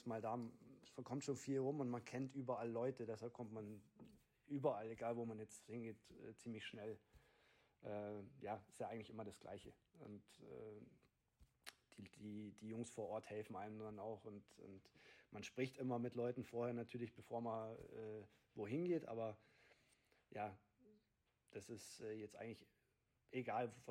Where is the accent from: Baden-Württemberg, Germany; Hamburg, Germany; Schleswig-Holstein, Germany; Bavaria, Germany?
Bavaria, Germany; Kaufbeuren; also born or lived in Buchloe; 33 Jahre alt, geboren in Buchloe, meine Nachwuchszeit in Kaufbeuern verbracht